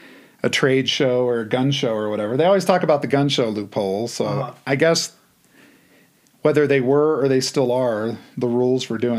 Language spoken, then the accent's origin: English; California, United States; he's giving me a hard time because I'm from California.